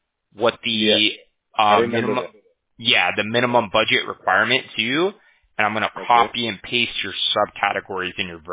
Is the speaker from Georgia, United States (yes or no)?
no; California, United States; I actually wasn't even aware of all this because I'm from California, right?